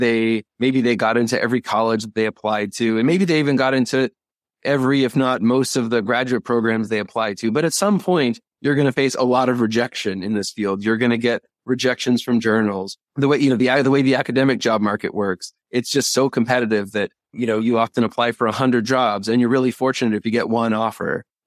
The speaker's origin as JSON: {"language": "English", "town": "San Diego", "region": "California", "country": "United States", "tie": "born or raised there", "said": "I grew up in San Diego and he took the class to the Salk Institute for biological research."}